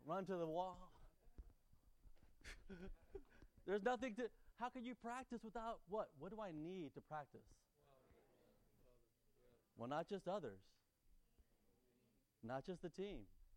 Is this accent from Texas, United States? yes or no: yes; Austin, Texas, United States; I'm from Austin. Start with the saints there in Austin.